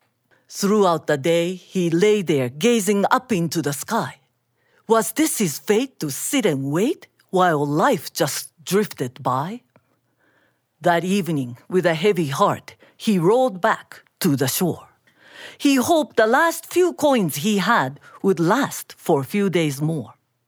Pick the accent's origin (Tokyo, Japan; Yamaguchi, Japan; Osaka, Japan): Osaka, Japan; moved away as an adult; now in Massachusetts, United States; I grew up in Osaka, Japan. And when I was 20 years old, I came to Massachusetts as an exchange student to University of Massachusetts.